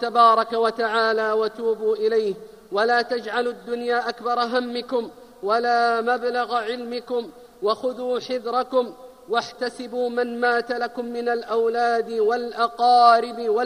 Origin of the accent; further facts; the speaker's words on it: Saudi Arabia; واحفظ يا رب بلادنا المملكة العربية السعودية